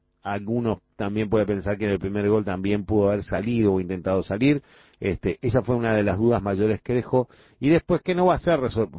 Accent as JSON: {"language": "Spanish", "country": "Uruguay", "said": "sigue siendo la selección uruguaya una prioridad que necesitamos todos los uruguayos que ande bien"}